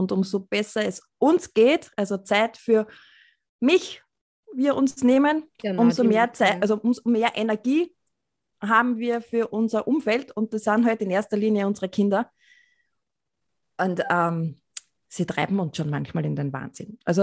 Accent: Austria; accent: Austrian dialect; Wie man es vielleicht vom Dialekt schon erkennt, ich komme aus Österreich.

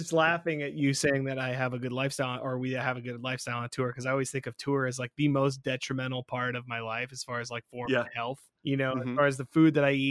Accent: Scotland, United Kingdom; I mean, I drink too fast as it is being Scottish

